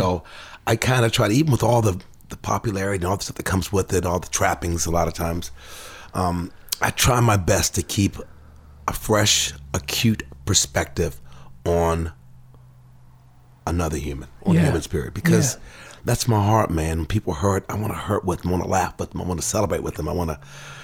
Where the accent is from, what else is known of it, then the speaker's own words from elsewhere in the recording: Washington, District of Columbia, United States; I grew up on Capitol Hill, guys, about four blocks northeast of the U.S. Capitol building. Back in the day, it was called the Hood, but now it's Capitol Hill